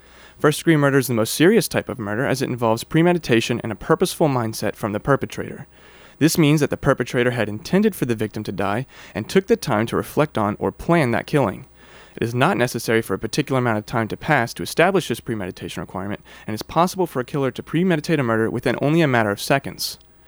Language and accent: English; New Orleans, Louisiana, United States; born there; now in Tennessee, United States; I was born in New Orleans, but I've been living in Middle Tennessee for about 15 years now.